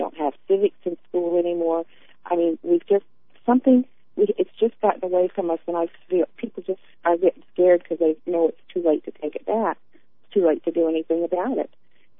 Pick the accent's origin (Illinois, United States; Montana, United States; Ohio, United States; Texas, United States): Montana, United States; And I was raised in Montana